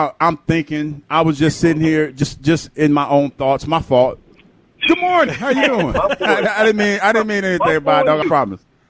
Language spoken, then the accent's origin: English; Ohio, United States; He's a dog, and I'm from Ohio. Toledo ain't the mecca of things to do.